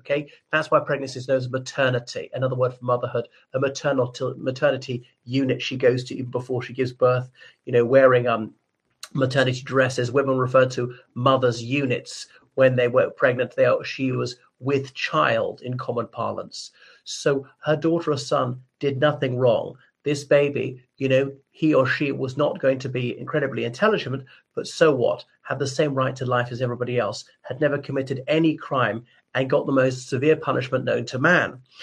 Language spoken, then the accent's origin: English; Ireland; o everybody … from Ireland.